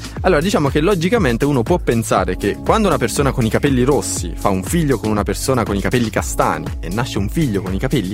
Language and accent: Italian; Molise, Italy; poi tipo io che ho gli occhi azzurri, sono mancino, sono del Molise.